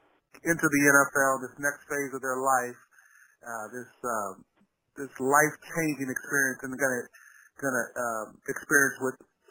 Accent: Hawaii, United States; I was born in Hawaii, grew up in Niaea, and understand how much family plays a role in the Hawaiian culture.

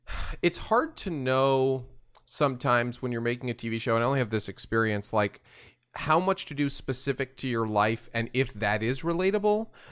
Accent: New York, United States; I grew up in New York.

